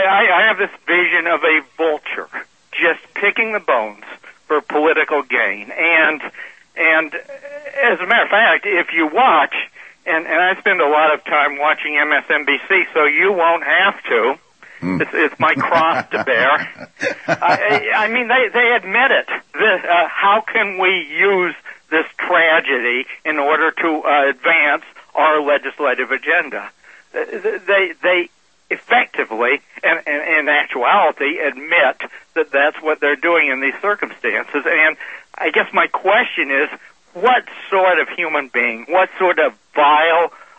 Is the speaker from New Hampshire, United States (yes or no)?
yes; New Hampshire, United States; in my home state of New Hampshire, my mother, before she passed away, was in my care.